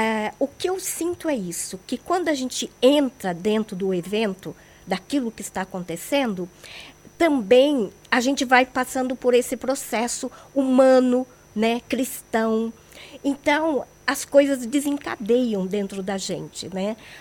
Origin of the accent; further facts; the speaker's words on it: São Paulo, Brazil; eu sou de São Paulo. Então, a gente é ligada à Igreja de São Paulo, Rio de Janeiro, Minas, né?